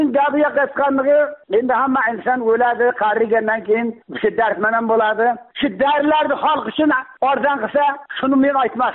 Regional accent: Angor, Surxondaryo Region, Uzbekistan; men hali Guliston mahallasidanman men, Angordan.

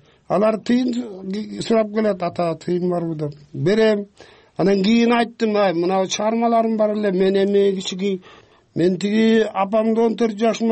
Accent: Sokuluk, Chuy Region, Kyrgyzstan; А негизи эжемдин колунда өстүм сокулукта 6 жыл.

